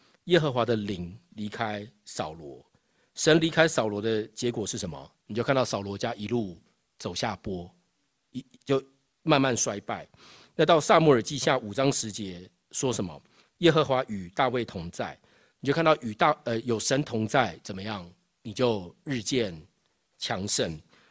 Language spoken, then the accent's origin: Chinese; Taiwan; 就我在台湾长大嘛，那台湾就有很多那种传统民间宗教，